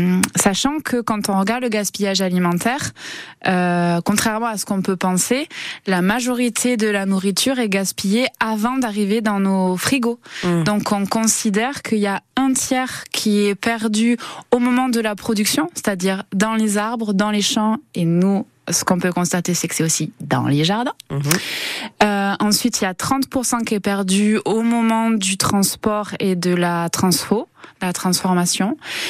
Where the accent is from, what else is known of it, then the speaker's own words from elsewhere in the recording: France; c'est vrai qu'on en mange tous les jours en tant que Français